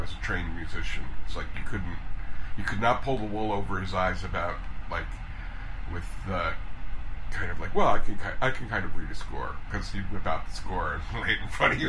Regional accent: Suffern, New York, United States; I'm from Suffern, New York, and played … stuff, you know

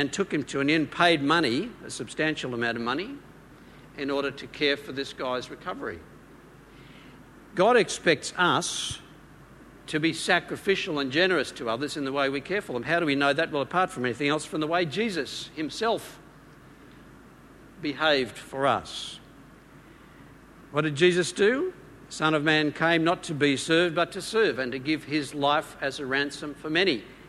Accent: Victoria, Australia; I enjoy as an Australian, and what's more, as a Melbourne resident, the most livable city in the world.

